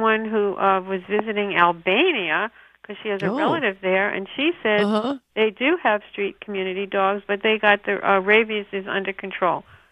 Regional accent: Brooklyn, New York, United States; And when I grew up in Brooklyn, we actually had some street dogs that I tried to help.

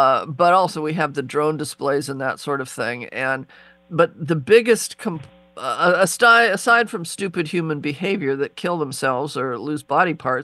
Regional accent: Seattle, Washington, United States; And I can remember, you know, when I grew up in, because I grew up in Seattle

